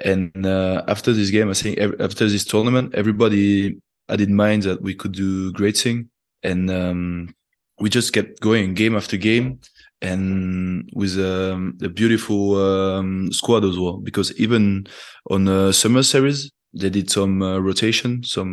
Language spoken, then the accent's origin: English; Toulouse, Occitania, France; born there; English is a second language; because I was born in Toulouse, so I had some family at the stadium.